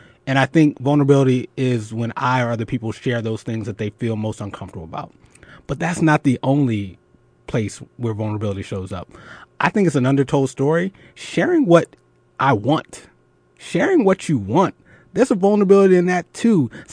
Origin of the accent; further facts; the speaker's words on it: Philadelphia, Pennsylvania, United States; Or, because I'm from Philly, cheesesteak.